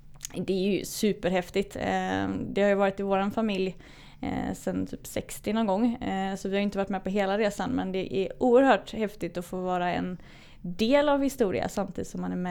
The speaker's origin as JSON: {"language": "Swedish", "region": "Västra Götaland County", "country": "Sweden", "tie": "born or raised there", "said": "Jag bor i Göteborg, jag är uppvuxen lite utanför Göteborg men har bott i Göteborg det senaste decenniet i alla fall. Bor i Johanneberg"}